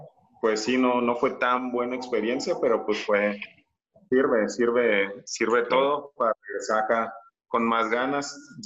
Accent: Torreón, Coahuila, Mexico; Yo soy de aquí de Torreón, entonces aquí es el equipo de la ciudad.

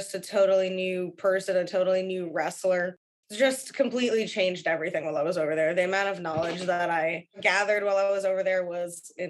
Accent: Moscow, Russia; now in New York City, United States; I'm from Moscow, Russia.

